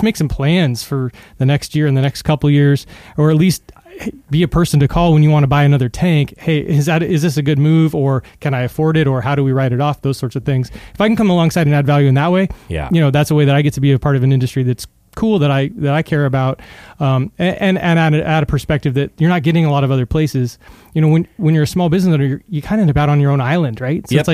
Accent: California, United States; I'm from California, so

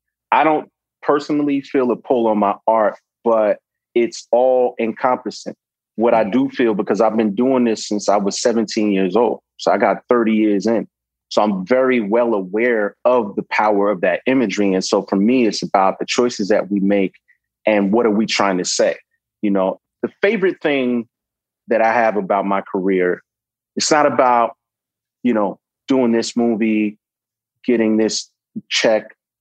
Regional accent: Brooklyn, New York, United States; you know, I'm from New York, Brooklyn born and raised.

